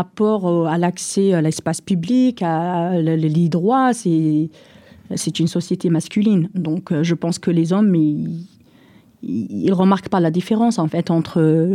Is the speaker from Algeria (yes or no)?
yes; Algeria; born there; Je suis née en Algérie, mais je me sens française, même si je ne suis pas naturalisée.